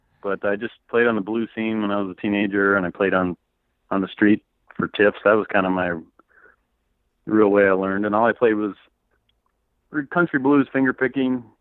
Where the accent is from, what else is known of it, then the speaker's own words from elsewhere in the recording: Madison, Wisconsin, United States; I grew up in Madison, Wisconsin.